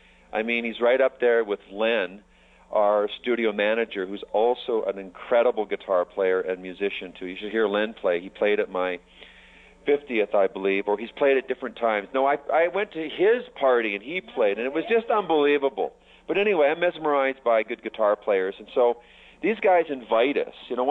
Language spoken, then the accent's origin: English; Vancouver, British Columbia, Canada; And, of course, we're from Vancouver, so we're close to the water.